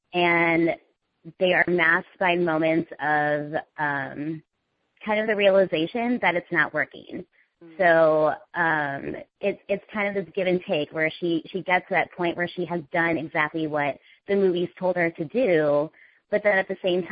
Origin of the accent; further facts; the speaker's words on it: Indiana, United States; Well, as an Indian woman growing up, what was interesting is that I grew up in Indiana where all my friends were white.